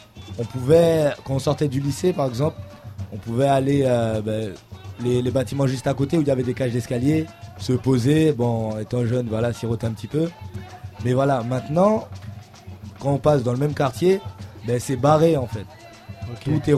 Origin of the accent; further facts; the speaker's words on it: France; also born or lived in French Guiana; Non, je suis né en France, j'ai commencé à grandir en France, après j'ai habité un an à Cayenne.